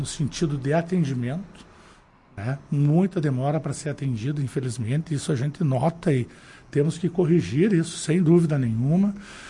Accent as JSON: {"language": "Portuguese", "town": "Vacaria", "region": "Rio Grande do Sul", "country": "Brazil", "tie": "born or raised there", "also_born_or_lived": "Cuiabá", "said": "sou natural daqui de Vacaria. Uhum. Para lá eu fui com 1 ano de idade, aos 7 anos nós retornamos para cá, a qual moro a vida inteira aí na nossa cidade de Vacaria."}